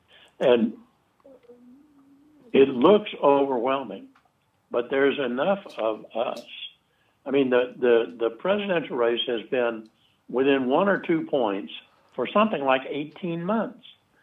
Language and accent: English; the South, United States; And, you know, I grew up in the South. I know how these people think about it.